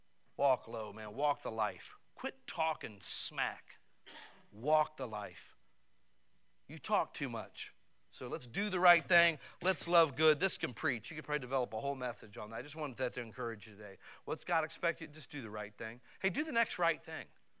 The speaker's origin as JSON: {"language": "English", "town": "Barberton", "region": "Ohio", "country": "United States", "tie": "born or raised there", "said": "Because in Barberton, Ohio, I came from the Lincoln Homes in Barberton, Ohio. That's where I come from."}